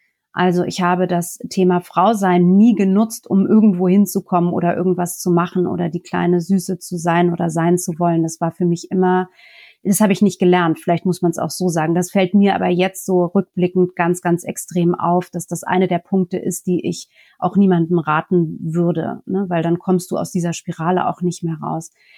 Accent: France; German is a second language; als Franzose, vielleicht muss ich das noch dazu sagen, das heißt, in Frankreich sind wir ja auch mit der Parität

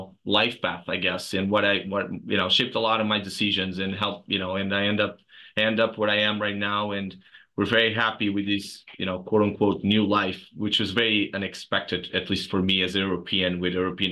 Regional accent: Lisbon, Portugal; now in Cleveland, United States; So trained, born and raised in Lisbon, Portugal. And, my adventure in U.S. started, almost a decade ago. And so I live in Cleveland

